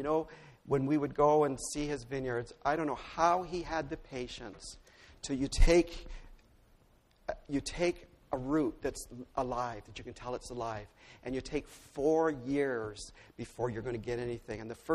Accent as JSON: {"language": "English", "town": "Hamilton", "region": "Ontario", "country": "Canada", "tie": "born or raised there", "said": "when I grew up in Hamilton, we were very close to the Niagara Fruit Belt."}